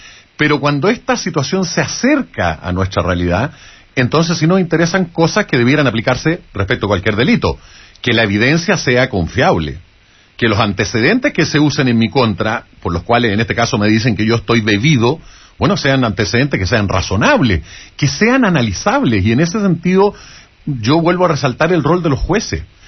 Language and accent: Spanish; Chile; donde están los problemas de nosotros como chilenos.